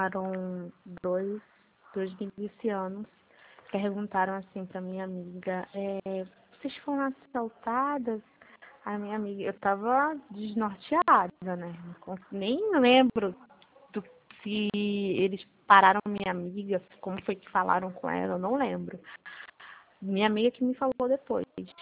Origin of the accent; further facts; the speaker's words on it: Pernambuco, Brazil; now in Rio de Janeiro, Brazil; porque na verdade eu não sou daqui, do Rio, eu sou de Pernambuco.